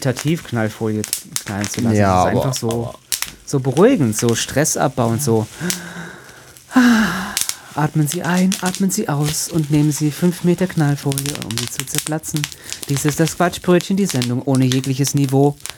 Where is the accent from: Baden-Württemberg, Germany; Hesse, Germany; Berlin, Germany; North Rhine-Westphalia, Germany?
Hesse, Germany; Offenbach; Ich bin aus Offenbach, kann ich zählen.